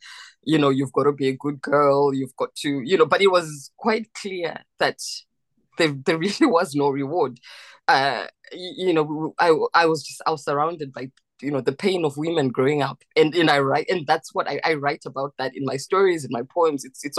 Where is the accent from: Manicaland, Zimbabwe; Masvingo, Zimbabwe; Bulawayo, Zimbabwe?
Masvingo, Zimbabwe; You know, I come from Mashingo, which is a very small town, so we got to hear everything.